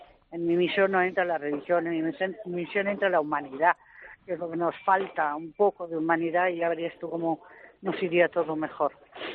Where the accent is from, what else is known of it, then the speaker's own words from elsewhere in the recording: Barcelona, Catalonia, Spain; Soy catalana, pero española. Soy española, he nacido en España. Afortunadamente en Cataluña, porque me gusta mi ciudad